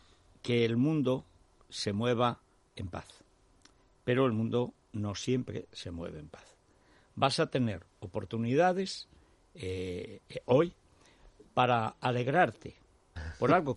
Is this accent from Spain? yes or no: yes; Orihuela del Tremedal, Aragon, Spain; Y una de las cosas que aparece aquí es que mi pueblo antes se llamaba Orihuela de Aragón.